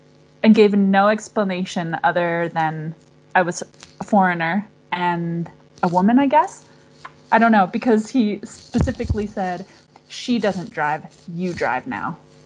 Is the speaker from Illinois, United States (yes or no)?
no; California, United States; moved away; Well, I guess it depends where you come from, too, because I'm from California, which is quite progressive.